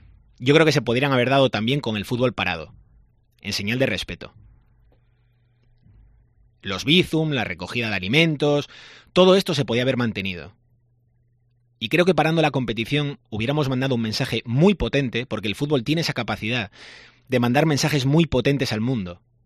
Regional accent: Spain; Gente normal, ciudadanos como nosotros, españoles como nosotros, que podíamos ser tú y yo perfectamente.

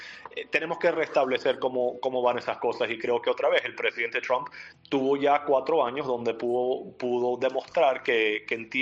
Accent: Venezuela; now in United States; yo me crié en Venezuela, nos mudamos a los Estados Unidos en el 94

